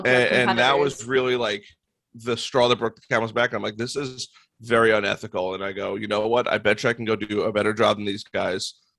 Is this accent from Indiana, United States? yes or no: no; Long Island, New York, United States; moved away as an adult; now in North Carolina, United States; so I'm originally from Long Island. About a year ago now, we moved to North Carolina